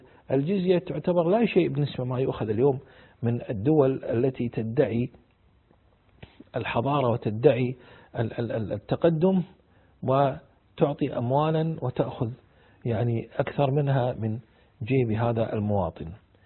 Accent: Kuwait; عندنا في الكويت

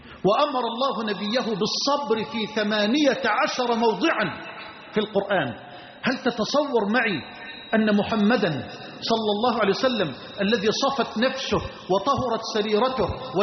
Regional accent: Egypt

